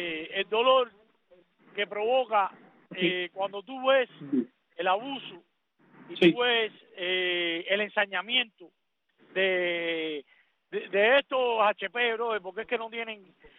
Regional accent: Cuba; moved away as an adult; Hasta que me fui de Cuba en el año 94

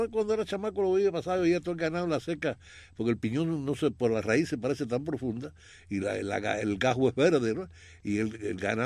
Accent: Camalote, Camagüey, Cuba; un guajiro en mi pueblo, en nuestro pueblo, allá en Camalote

